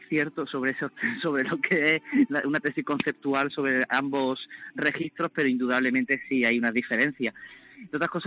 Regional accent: Puente Genil, Andalusia, Spain; yo soy de Puente Genil

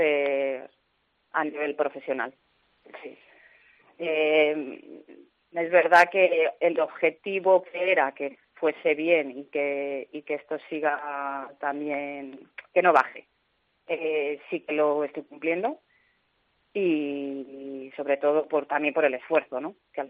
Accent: Madrid, Community of Madrid, Spain; No, soy de Madrid.

